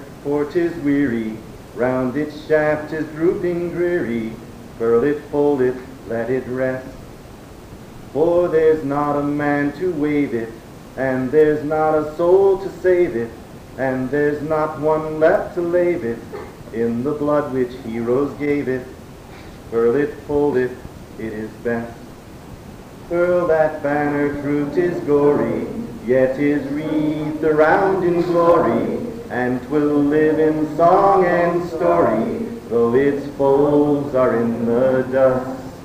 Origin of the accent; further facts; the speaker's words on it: Southern US, United States; I'm a Southerner, and so whenever anyone dies in my family, I have to go south.